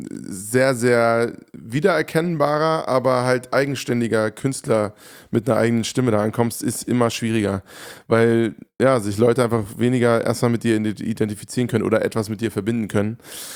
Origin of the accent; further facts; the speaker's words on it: Hofheim, Germany; Also in Hofheim, meiner Heimatstadt.